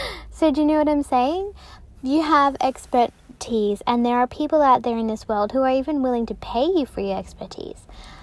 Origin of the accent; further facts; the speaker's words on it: Tasmania, Australia; I grew up in Tasmania, in the country, and we went and picked apples during the apple picking season with my dad.